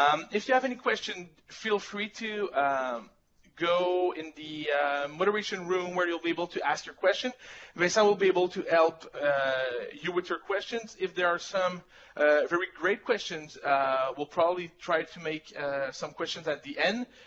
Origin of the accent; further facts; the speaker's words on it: Montreal, Quebec, Canada; accent: French; first language French; English is a second language; Though it is in French, that's the accent why. So we're French from Montreal.